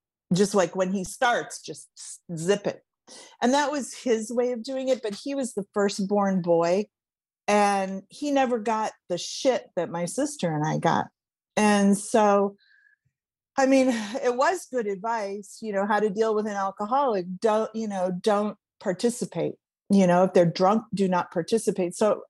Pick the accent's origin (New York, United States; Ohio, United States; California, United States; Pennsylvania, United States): Ohio, United States; Cleveland; And so I grew up in Cleveland, Ohio, the daughter of a nurse and a liquor distributor, coincidentally.